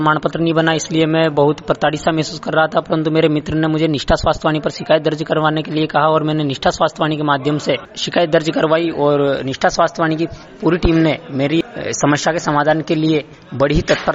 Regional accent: Mohanpura, Madhya Pradesh, India; मैं ग्राम मोहनपुरा तहसील खिलचीपुर जिला राजगढ़ का निवासी हूं।

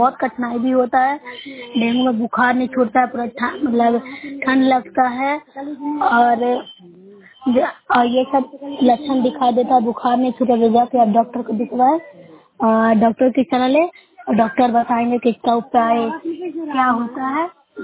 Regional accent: Bihar, India; मैं नरसाई प्रखंड से हूँ, जिला नालंदा से बोल रही हूँ।

